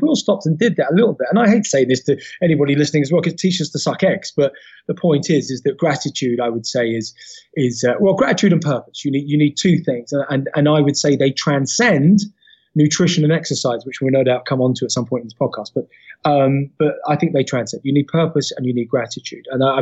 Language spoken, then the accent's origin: English; Peckham, London, United Kingdom; I was also smoking other stuff because I was from Peckham, Southeast London.